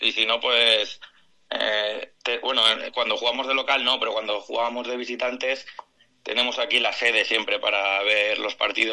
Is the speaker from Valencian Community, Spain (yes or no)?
yes; Valencian Community, Spain; la conocemos los que somos de la Terreta